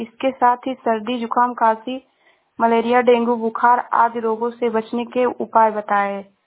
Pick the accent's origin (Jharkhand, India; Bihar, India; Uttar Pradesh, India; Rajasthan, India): Uttar Pradesh, India; Shravasti; मैं जिला श्रावस्ती से हूँ।